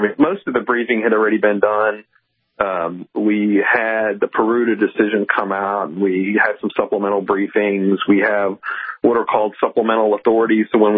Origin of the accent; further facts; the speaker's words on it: Mississippi, United States; because I am a redneck from Mississippi.